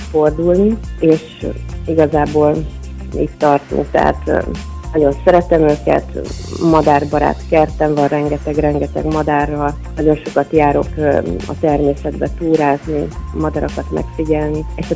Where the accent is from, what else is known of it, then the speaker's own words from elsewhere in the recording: Érd, Pest, Hungary; Igazából én a Vörösmarty gimnáziumba jártam, ugyanis érdi vagyok.